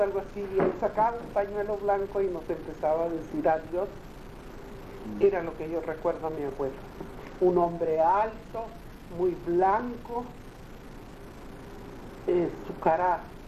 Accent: Valle de Guadalupe, Baja California, Mexico; also born or lived in Tijuana, Mexico / United States; Yo nací en el Valle de Guadalupe, en el rancho Garrido, un lado del ejido El Porvenir.

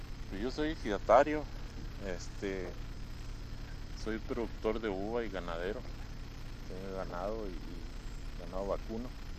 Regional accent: Ejido El Porvenir, Baja California, Mexico; Nací en Ensenada, pero nomás nací y criado aquí en el Ejido El Porvenir toda mi vida.

